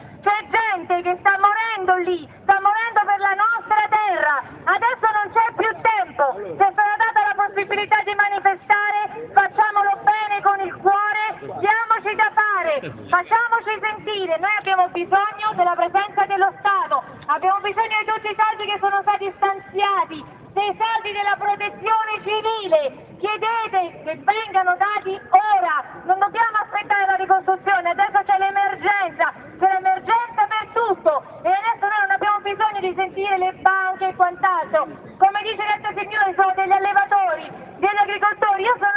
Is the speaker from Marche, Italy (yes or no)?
yes; Arquata del Tronto, Marche, Italy; In questo momento io vi parlo a nome di Arquata del Tronto, io sono originaria di Arquata